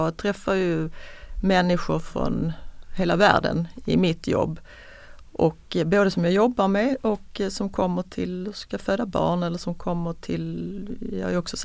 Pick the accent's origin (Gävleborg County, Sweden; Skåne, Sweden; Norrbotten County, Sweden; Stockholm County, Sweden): Skåne, Sweden; Malmö; also born or lived in Växjö / Nyköping / Karlskrona; Jag födde i Växjö och sen flyttade vi till Nyköping och sen bodde vi i Karlskrona och sen Malmö.